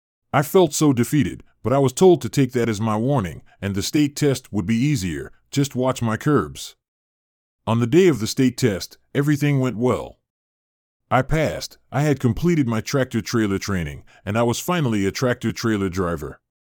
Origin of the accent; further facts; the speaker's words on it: Hilliard, United States; When I was a kid, I used to watch trucks pass through my hometown in Hilliard